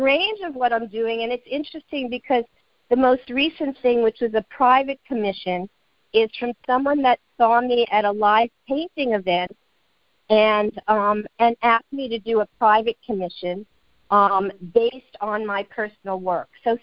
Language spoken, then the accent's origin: English; New York City, New York, United States; moved away as an adult; also born or lived in Israel; I'm originally from the East Village in New York in the heyday of the 80s and in 96 for a variety of reasons, but spiritual epiphany connection. I moved to Israel and lived there for over 18 years